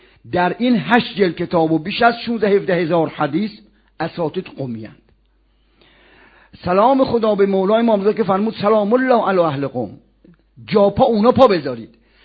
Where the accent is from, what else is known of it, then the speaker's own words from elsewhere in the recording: Isfahan, Iran; ما خب بچه اصفهانیم